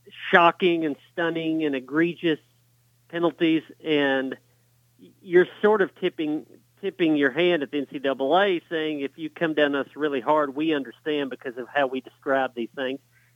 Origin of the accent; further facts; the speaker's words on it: Tennessee, United States; I grew up in Tennessee, and that's the way that's the way it is a lot of places in rural areas.